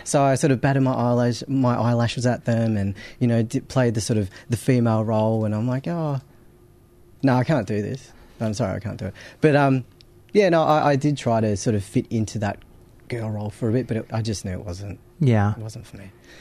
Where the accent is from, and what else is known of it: Australia; born or raised there; also born or lived in Brazil / California